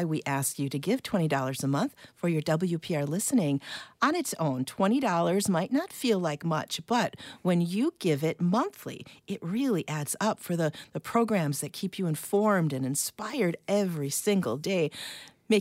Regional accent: Michigan, United States; I'm from Michigan originally, and my mom is from here, Wisconsin originally.

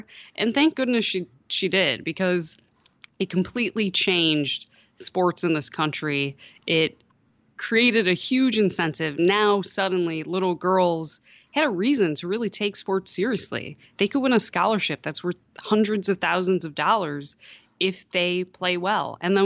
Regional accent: Buffalo, New York, United States; I'm originally from Buffalo, New York. And I covered education for the Buffalo News, and my background is in news journalism.

